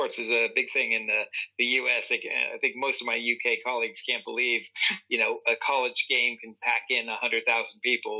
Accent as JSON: {"language": "English", "town": "San Francisco", "region": "California", "country": "United States", "tie": "born or raised there", "said": "As you know, I'm a California kid, born and raised in San Francisco"}